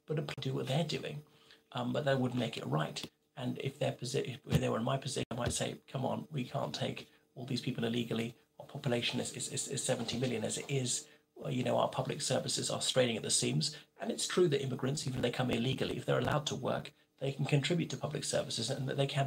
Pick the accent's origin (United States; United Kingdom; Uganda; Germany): United Kingdom; So I'm a Briton, a born Briton, though I'm also an Irish citizen.